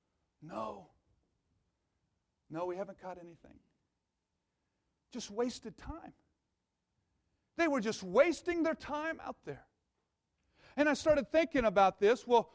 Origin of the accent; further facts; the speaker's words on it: Missouri, United States; Well, I'm from Missouri. You know, we're a little bit warmer water here.